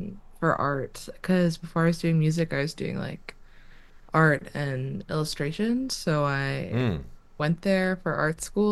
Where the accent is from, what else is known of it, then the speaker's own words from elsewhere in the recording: Ottawa, Ontario, Canada; Growing up in Ottawa, it's kind of funny because like we've got like the downtown core, and then everything else is sort of suburbs.